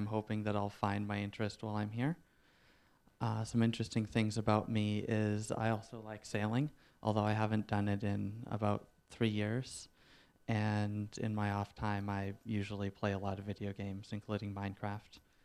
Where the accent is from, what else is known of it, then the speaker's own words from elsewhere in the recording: Victoria, British Columbia, Canada; I'm from Victoria, BC, where I was born, lived my whole life, and went to the University of Victoria before moving away to come here.